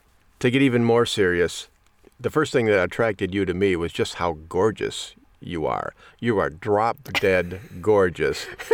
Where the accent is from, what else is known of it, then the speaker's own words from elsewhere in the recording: Midwest, United States; I'm a meat and potatoes kind of guy. I mean, I grew up here in the Midwest, and that's what we eat.